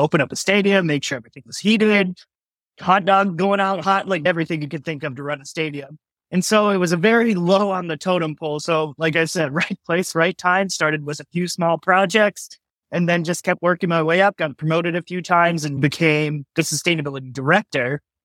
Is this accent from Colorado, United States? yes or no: yes; Colorado, United States; I grew up in Colorado, so huge snowboarder, huge outdoorsy type person.